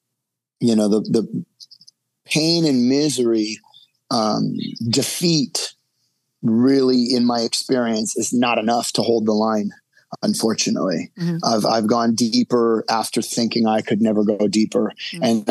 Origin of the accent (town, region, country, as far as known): Newport Beach, California, United States; born or raised there